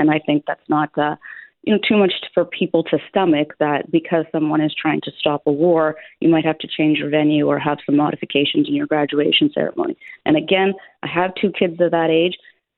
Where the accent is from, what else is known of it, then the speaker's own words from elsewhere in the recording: Canada; I am born and raised in Canada. I am not Hamas.